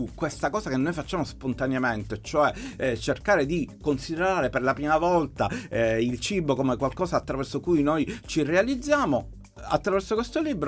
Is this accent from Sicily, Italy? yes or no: yes; Sicily, Italy; che noi non ci raccontiamo in quanto siciliani intorno a questo dolce